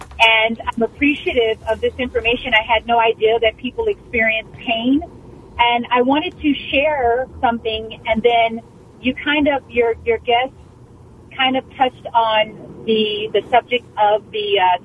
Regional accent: Omaha, Nebraska, United States; Growing up, I'm from Omaha, Nebraska, and I had a cousin who had sickle cell anemia.

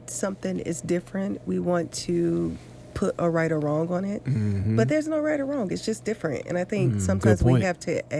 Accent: the South, United States; And I'm from the South, and so it was raised as little girls should be seen, not heard.

